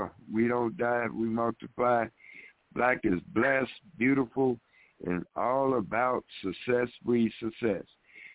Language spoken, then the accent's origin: English; Mississippi, United States; also born or lived in Chicago; I grew up partly in Mississippi, grew up partially in Chicago